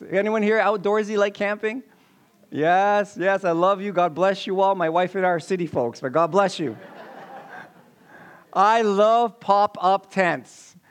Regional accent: Philippines; My wife is from Chile. I'm from the Philippines, so my kids are Chilipinos.

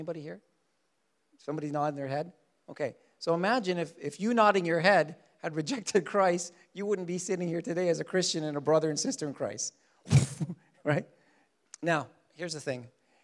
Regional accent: Philippines; I'm from the Philippines, so I call my kids Chilipinos.

